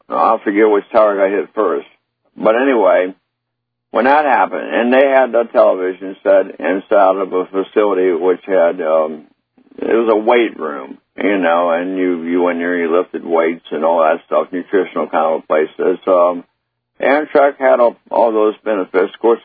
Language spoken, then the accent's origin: English; Washington, District of Columbia, United States; and I live in western Maryland up in the mountain part. And I'm not real familiar. I'm from Washington, D.C., as Alex had read.